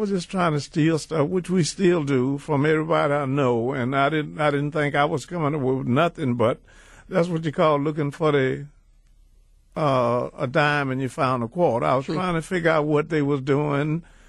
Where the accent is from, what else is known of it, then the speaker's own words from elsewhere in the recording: Louisiana, United States; I'm from Louisiana. I got to fix the red beans and rice.